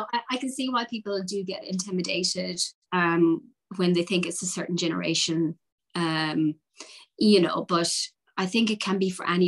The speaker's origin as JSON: {"language": "English", "country": "Ireland", "tie": "born or raised there", "said": "I mean, I grew up in Ireland, rural Ireland."}